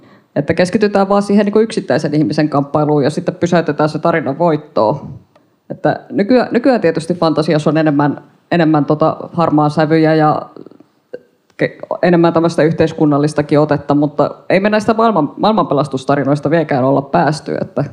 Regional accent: Tampere, Pirkanmaa, Finland; mä oon tamperelainen kirjailija myöskin.

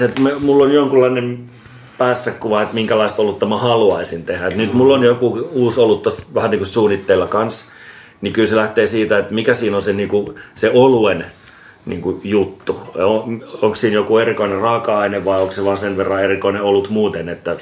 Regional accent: Vantaa, Uusimaa, Finland; also born or lived in Eastern Finland / Espoo; Joo, mä Vantaalta kotoisin ja sitten asunut jonkun aikaa tuolla Itä-Suomessa ja Espoossa.

